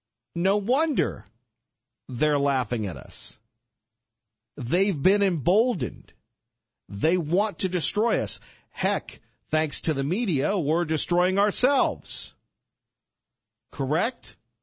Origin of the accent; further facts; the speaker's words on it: United States; But I thought, as an American, I thought of just how great of a country that we live